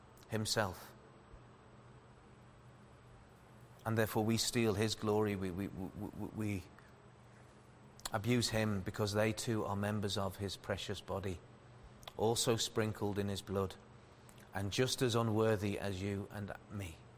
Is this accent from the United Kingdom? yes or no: yes; Liverpool, North West England, United Kingdom; I am talking about those I grew up with in Liverpool.